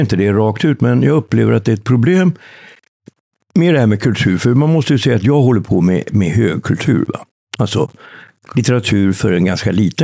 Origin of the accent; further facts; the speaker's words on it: Sweden; jag kommer från Sverige